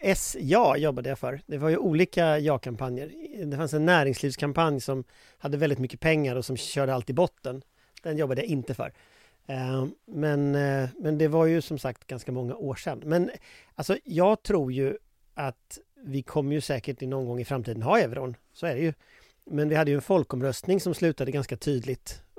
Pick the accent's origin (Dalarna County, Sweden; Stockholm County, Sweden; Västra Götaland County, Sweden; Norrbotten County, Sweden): Västra Götaland County, Sweden; Gothenburg; Jag är från Göteborg.